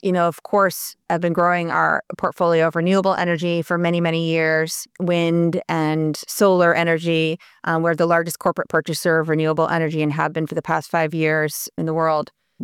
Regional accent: New England, United States; One is I've always loved oceans, and I grew up in New England around the beach, and I just love the natural environment.

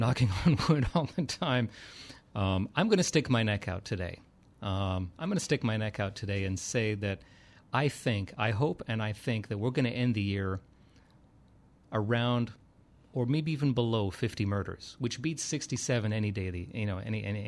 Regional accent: Alberta, Canada; I did a lot of growing up in Alberta, in Canada, in the prairies, in the snow.

